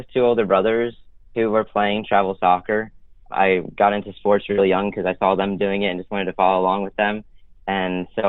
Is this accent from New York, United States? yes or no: no; Ashburn, Virginia, United States; I was born and raised in Ashburn, Virginia, and I have 2 older brothers and 1 younger brother.